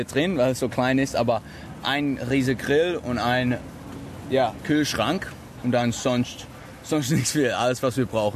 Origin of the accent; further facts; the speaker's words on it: Germany; moved away as an adult; now in Sydney, Australia; Also ich bin Deutscher, ich war in Deutschland geboren